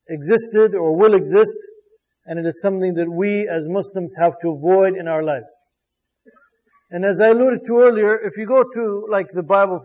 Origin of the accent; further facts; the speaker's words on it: United States; You know, for me as an American, this is like, it's almost like a vampire, what they call vampires here.